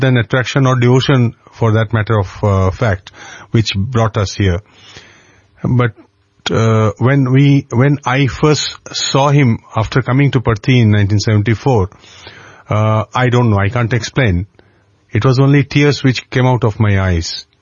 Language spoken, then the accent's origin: English; Kolkata, West Bengal, India; Basically, you see, I am from Kolkata, and at that time I was a student of a school, class 11th.